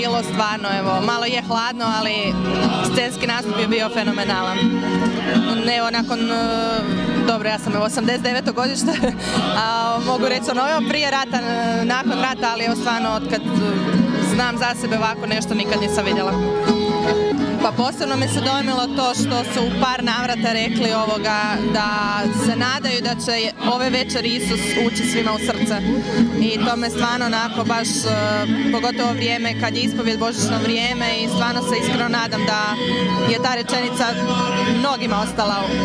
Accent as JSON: {"language": "Croatian", "town": "Glina", "region": "Sisak-Moslavina County", "country": "Croatia", "said": "ja sam iz Gline"}